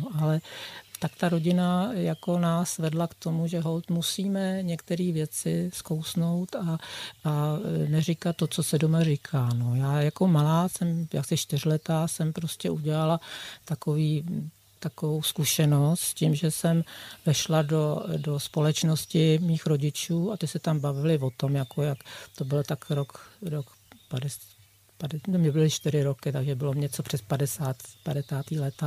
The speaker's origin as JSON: {"language": "Czech", "region": "Prague", "country": "Czechia", "tie": "born there", "said": "Já jsem se narodila na Smíchově."}